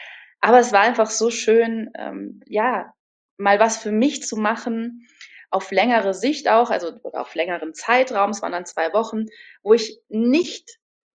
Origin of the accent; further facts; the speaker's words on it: Munich, Bavaria, Germany; now in Berlin, Germany; Ich komme ursprünglich aus München, bin jetzt inzwischen Wahl-Berlinerin und auch Yogalehrerin, wohne aktuell im Prenzlauer Berg